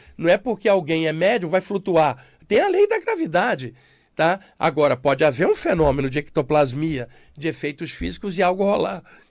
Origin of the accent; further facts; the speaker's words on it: Duque de Caxias, Rio de Janeiro, Brazil; uma senhora negra que morava em frente à minha casa, na Vila São José, em Duque de Caxias, onde eu cresci.